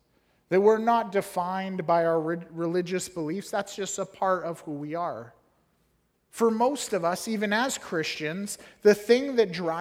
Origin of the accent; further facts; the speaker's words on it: Canada; I'm a Canadian who represents my country.